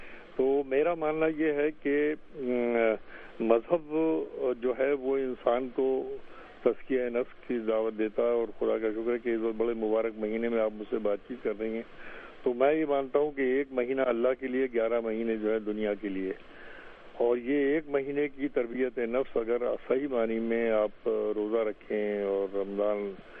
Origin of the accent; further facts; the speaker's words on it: Bareilly, Uttar Pradesh, India; میری پیدائش سے پرورش تک اور آگے کی عمر کی منزلیں طے کرنے تک کیونکہ بریلی میں رہنے کا اتفاق ہوا, تو اس لیے